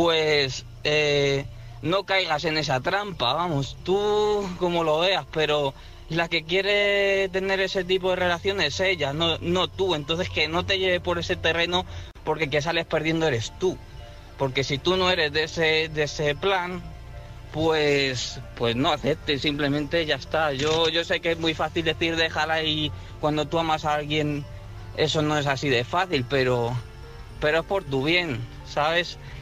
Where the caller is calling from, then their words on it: Ávila, Castile and León, Spain; de Ávila.